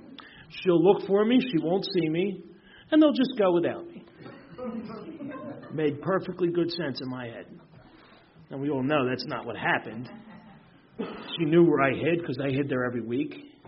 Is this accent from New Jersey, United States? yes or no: yes; Ocean City, New Jersey, United States; So, I'm not from Philly originally. I was born and raised in Ocean City, New Jersey.